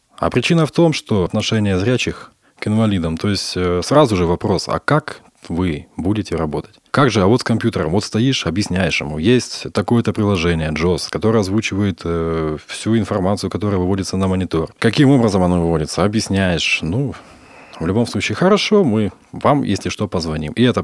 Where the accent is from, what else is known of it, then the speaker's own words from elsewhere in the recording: Artyom, Primorsky Krai, Russia; Сам я из Приморского края, город Артем.